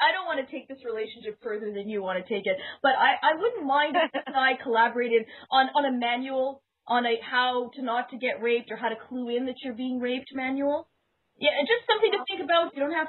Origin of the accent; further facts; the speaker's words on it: Canada; This is making it harder for me to understand as a Canadian.